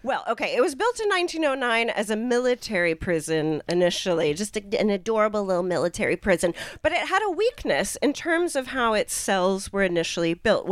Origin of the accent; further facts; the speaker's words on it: United Kingdom; Oh, I'm British, I can enunciate.